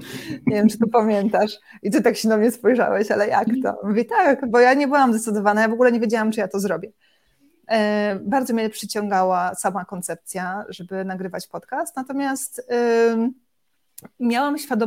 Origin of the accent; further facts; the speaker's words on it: Warsaw, Masovian Voivodeship, Poland; poruszałam się po mieście, jestem z Warszawy, po komunikacją miejską.